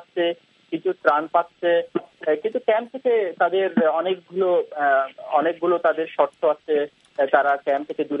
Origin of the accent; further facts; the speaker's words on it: Cox's Bazar, Chittagong Division, Bangladesh; আমার বাড়ি কক্সবাজার, আমি জন্ম হয়েছি কক্সবাজার, আর রোহিঙ্গাদের ভাষাটা আমরা বুঝি, কারণ আমাদের কক্সবাজারে এটা মিক্স অনেক বছর থেকে।